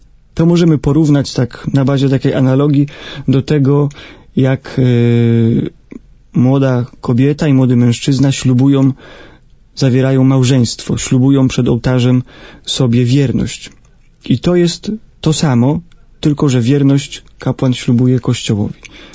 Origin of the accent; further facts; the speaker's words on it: Grudziądz, Kuyavian-Pomeranian Voivodeship, Poland; ponieważ też pochodzę z Grudziądza